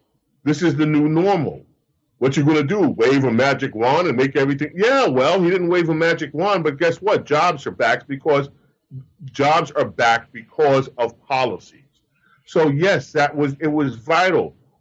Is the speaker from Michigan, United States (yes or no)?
no; Queens, New York, United States; when I grew up in Queens, New York, there was a Republican Party, there was a Democrat Party in my neighborhood.